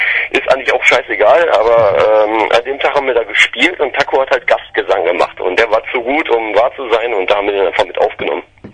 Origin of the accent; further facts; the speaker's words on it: Duisburg, North Rhine-Westphalia, Germany; Wir kommen aus Nordrhein-Westfalen, aus dem Duisburg, aus dem tiefsten Herzen des Ruhrports, würde ich mal so sagen.